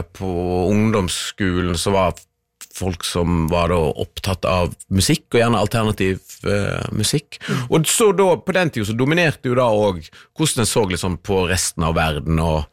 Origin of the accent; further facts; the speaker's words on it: Husnes, Vestland, Norway; når jeg vokste opp på Husnes, så det er jo da, for meg så er Husnes fremdeles 2-3000.